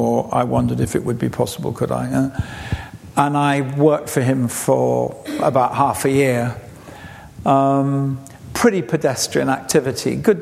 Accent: England, United Kingdom; So I think you already realise that I am quite troubled with being English, but there's nothing going to... I can't do anything about it.

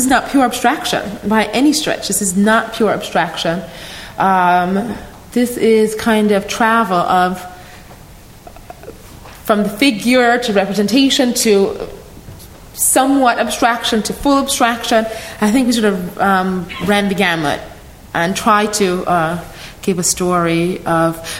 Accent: Jamaica; Oh, my hometown, Jamaica. Oh, my home island, Jamaica.

